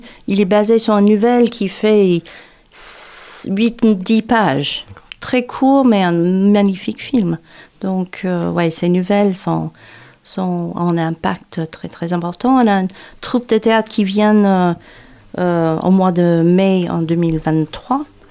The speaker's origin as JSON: {"language": "French", "region": "New York", "country": "United States", "tie": "born there", "second_language": "French", "said": "Je retrouve ma langue, je retrouve mon pays. Je suis née à New York, dans la ville de New York"}